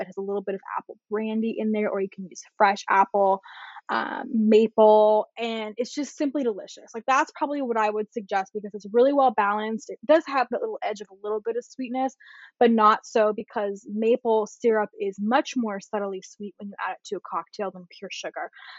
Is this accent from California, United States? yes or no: yes; California, United States; from the Bay Area. So like, I swear like a sailor in it.